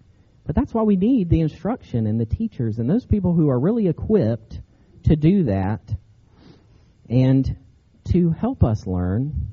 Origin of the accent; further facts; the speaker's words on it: North Carolina, United States; I'm from North Carolina. Where I grew up was about 2 hours from the beach